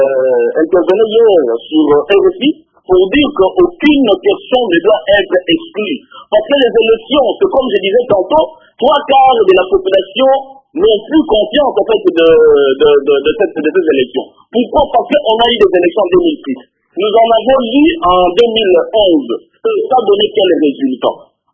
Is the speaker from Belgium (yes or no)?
no; DR Congo; comme tout Congolais, comme moi aujourd'hui